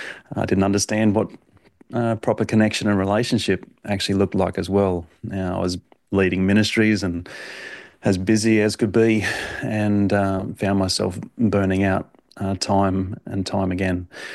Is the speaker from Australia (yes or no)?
yes; Australia; accent: Australian; as most can tell from my accent, I'm from Australia, and I've grown up in a pastor's family